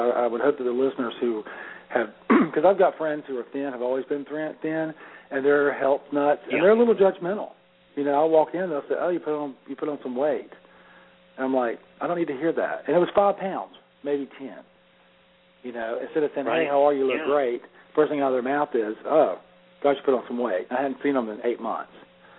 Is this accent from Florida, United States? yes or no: yes; Florida, United States; You know, growing up, Dan, I grew up in Florida, in North Florida